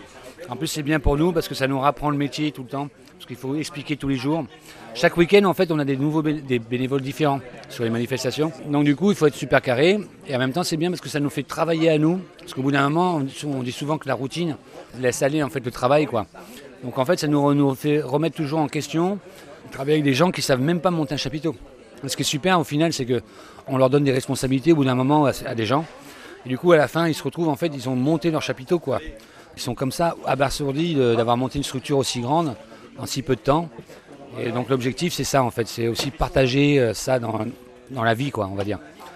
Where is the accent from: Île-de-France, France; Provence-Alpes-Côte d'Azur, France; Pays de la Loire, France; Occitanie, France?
Occitanie, France; que nous, on vient d'Ariège